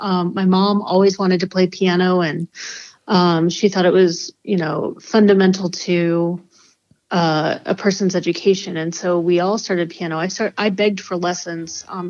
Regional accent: Tucson, Arizona, United States; And I grew up in Tucson, Arizona, on the lands of the Tohono O'odham and Hopi and many other indigenous groups.

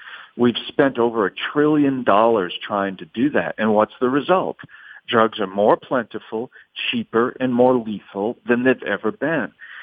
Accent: Providence, Rhode Island, United States; also born or lived in New York City / New Orleans; You know, I grew up in Providence, Rhode Island, New York City, and New Orleans. And so I knew a lot of cops.

